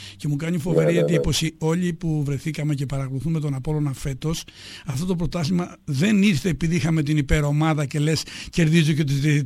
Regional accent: Athens, Attica, Greece; Εγώ ήμουν από την Αθήνα

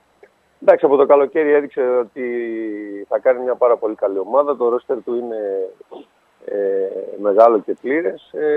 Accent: Thessaloniki, Central Macedonia, Greece; εγώ είμαι από Θεσσαλονίκη.

